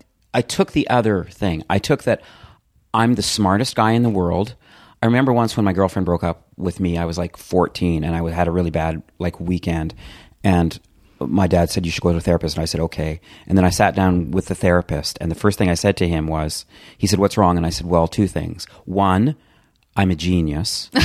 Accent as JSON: {"language": "English", "town": "Calgary", "region": "Alberta", "country": "Canada", "tie": "born or raised there", "said": "I grew up in Calgary, Canada, in a townhouse community."}